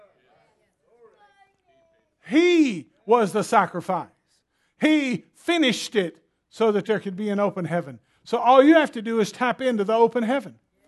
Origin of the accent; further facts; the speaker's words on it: the South, United States; I get hungry for things. I was raised in the South. Oh, hallelujah. And we were a poor family, and I don't mean lower income, I mean poor.